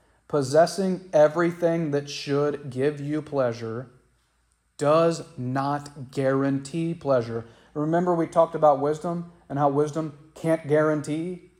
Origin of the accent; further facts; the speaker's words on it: Ludlow, Kentucky, United States; I grew up in Ludlow, Kentucky. It's a railroad town.